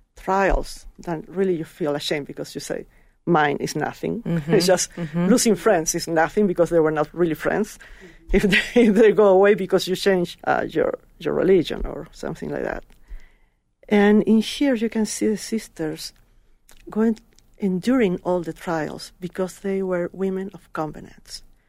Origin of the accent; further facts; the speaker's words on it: Chile; also born or lived in Argentina / Brazil; I'm from Chile. I have lived in Argentina and Brazil